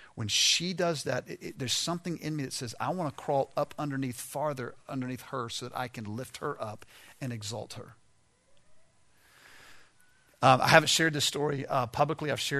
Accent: the South, United States; We're both born and raised in the South, and so, you know, once it gets below 60, it's bad news for us.

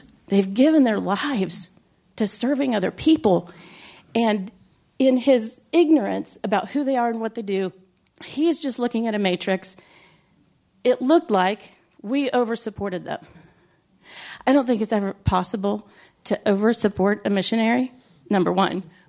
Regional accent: Ohio, United States; also born or lived in Brazil / Florida; So fast forward, grew up in Ohio. After we came back from Brazil, grew up in Ohio, moved to Florida. Lived in Florida for about 14 years.

